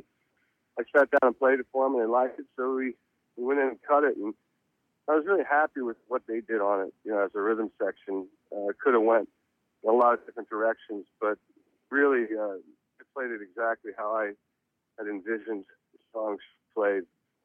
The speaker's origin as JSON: {"language": "English", "town": "Reading", "region": "Pennsylvania", "country": "United States", "tie": "born there", "said": "I was born in Reading, Pennsylvania"}